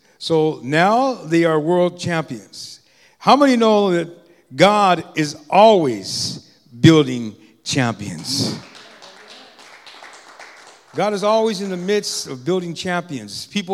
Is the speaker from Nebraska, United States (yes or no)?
no; Los Angeles, California, United States; also born or lived in Vancouver; So I was born and raised in Los Angeles, so that's why, I guess.